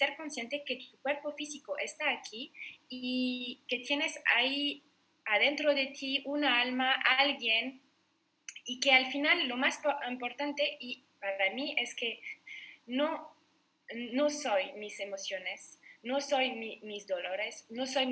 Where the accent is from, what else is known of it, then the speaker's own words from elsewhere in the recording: France; Spanish is a second language; now in Barcelona, Spain; yo soy francesa. Hace 15 años que estoy en Barcelona, no sé en el acento, pero sí.